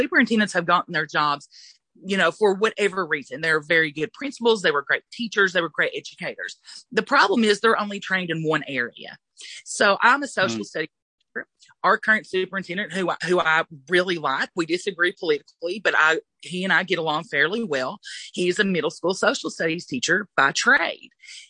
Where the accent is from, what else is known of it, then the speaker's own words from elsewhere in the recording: Kentucky, United States; we are from, you know, far western Kentucky, Floyd County. I'm from Knox County.